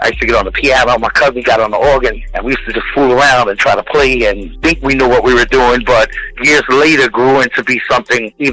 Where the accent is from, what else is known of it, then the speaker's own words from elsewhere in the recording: New York City, New York, United States; As we talked before, yeah, I'm from New York City